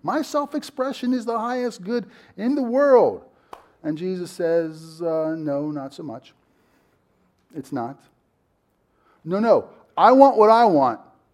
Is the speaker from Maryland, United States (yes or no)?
yes; Baltimore, Maryland, United States; born there; But you guys know I was born in Sinai Hospital in Baltimore